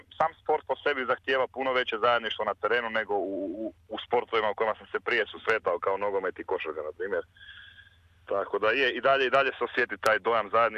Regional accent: Croatia; now in Australia; pošto dolazim iz Hrvatske, tako da ne možeš ne voljeti nogomet

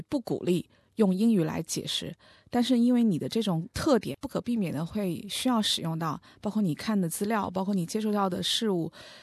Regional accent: Hubei, China; 我的家乡在湖北。

